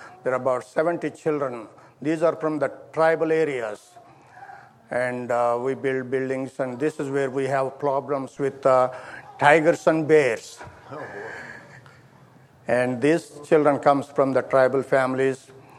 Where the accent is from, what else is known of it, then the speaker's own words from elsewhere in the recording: India; I was born and raised in India. My grandparents were Hindus.